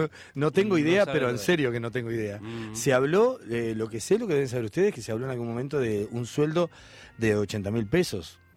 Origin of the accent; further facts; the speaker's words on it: Montevideo, Uruguay; born there; Nací en Emilio Romero y Carlos Telier, en plena Teja. Un barrio de La Teja.